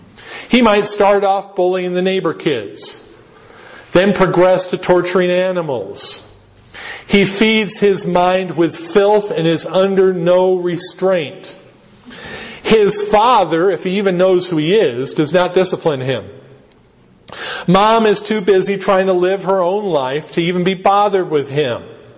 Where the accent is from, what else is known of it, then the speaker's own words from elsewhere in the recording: United States; I don't make an apology for being an American. I am an American.